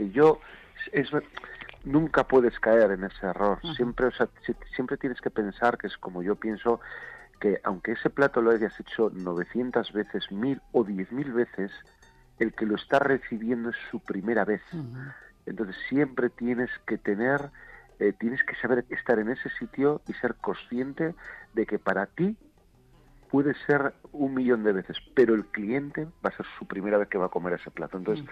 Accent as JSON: {"language": "Spanish", "town": "Bilbao", "region": "Basque Country", "country": "Spain", "said": "Yo mira, como buen bilbaíno, yo como de todo"}